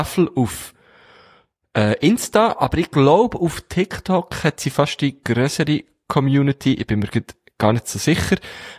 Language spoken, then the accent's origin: German; Switzerland; weil ich, als richtiger Schweizer.